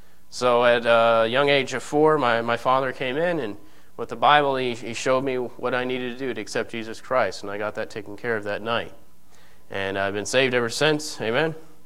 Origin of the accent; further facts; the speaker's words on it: Canada; born there; I was saved as a young boy in Canada. I was born in Canada.